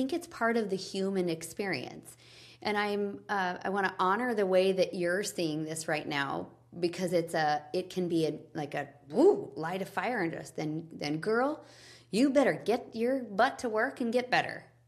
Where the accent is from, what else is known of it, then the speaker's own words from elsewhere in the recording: Ogden, Utah, United States; I grew up in Ogden, Utah. We had a garden. We worked with our hands. I come from a line of builders.